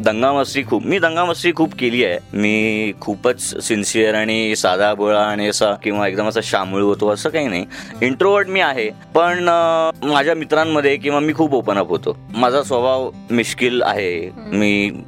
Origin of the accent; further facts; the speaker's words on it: Mumbai, Maharashtra, India; also born or lived in Ahmedabad; जन्म झाला अहमदाबादला, कारण माझ्या आईच्या वडिलांची आजोबांची ट्रान्सफर त्यावेळेस अहमदाबाद, त्यामुळे कोइन्सिडेंटली माझा जन्म फक्त अहमदाबादला झाला, पण मी 3 दिवसातच मुंबईला परत आलो।